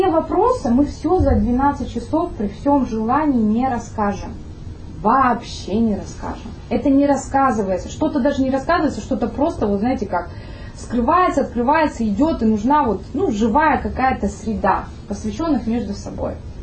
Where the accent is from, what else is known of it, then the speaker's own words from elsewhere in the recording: Moscow, Russia; я сама из Москвы